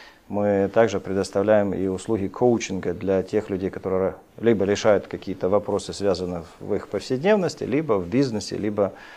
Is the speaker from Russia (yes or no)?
no; Crimea, Ukraine; Я родился 55 лет назад в семье верующих людей. Я крымчанин.